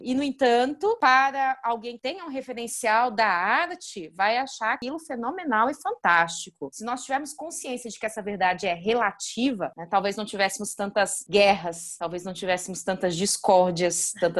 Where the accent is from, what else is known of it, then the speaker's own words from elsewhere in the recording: Mato Grosso, Brazil; moved away as an adult; now in São Paulo, Brazil; Eu sou mato-grossense, eu vim para São Paulo em 98 para cursar o mestrado